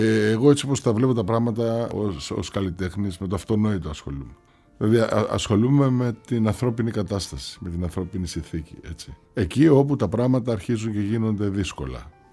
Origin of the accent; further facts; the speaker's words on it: Cyprus; moved away as an adult; now in Greece; Ήρθα στην Κύπρο κανονικά, ρε παιδί μου, μετά το στρατό. Εδώ ήρθα από την Κύπρο να σπουδάσω νομική